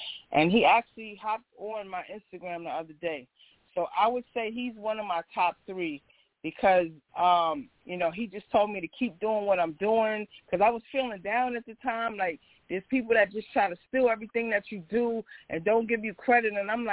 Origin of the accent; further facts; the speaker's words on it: Queens, New York, United States; And I'm from Southside Jamaica, Queens. You know, if you can make it from here, you can make it anywhere.